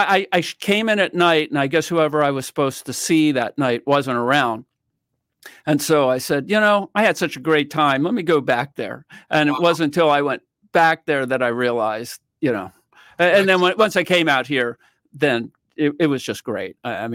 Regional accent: Baltimore, Maryland, United States; I'm from Baltimore, Maryland.

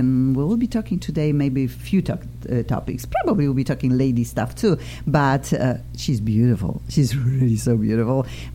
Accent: Poland; English is a second language; I'm also from Poland.

